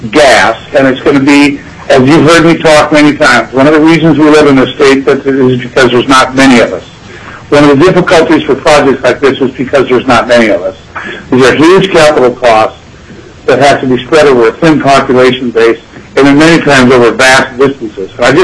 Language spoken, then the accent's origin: English; Iowa, United States; I'm a guy who grew up in the Midwest. I grew up in Iowa